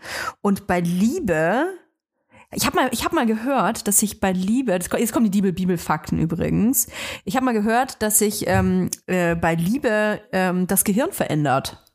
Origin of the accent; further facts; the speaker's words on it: Germany; born there; ich bin nun mal hier in Deutschland geboren